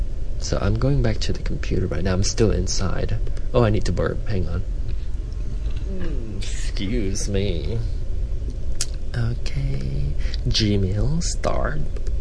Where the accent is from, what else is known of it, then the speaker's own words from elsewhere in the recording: Malaysia; accent: Malaysian; Okay, yes, my Malaysian accent, and one of these days I'm going to talk Manglish, and that's really strong Malaysian English.